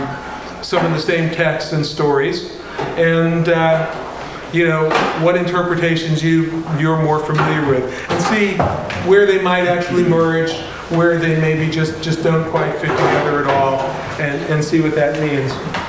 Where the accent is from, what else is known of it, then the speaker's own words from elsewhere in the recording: East Lansing, Michigan, United States; For those of you who haven't been with us before … from East Lansing, Michigan.